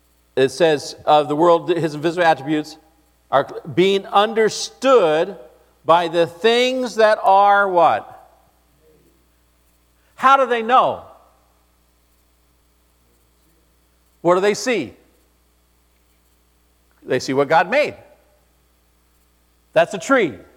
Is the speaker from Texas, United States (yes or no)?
no; Missouri, United States; I'm from Missouri, the show me state, okay?